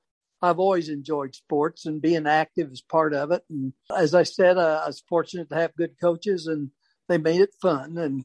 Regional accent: United States; had a lot of fun growing up in Washington.

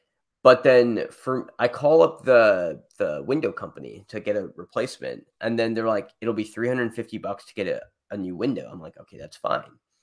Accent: California, United States; also born or lived in Arizona; Because I'm from the Bay Area.

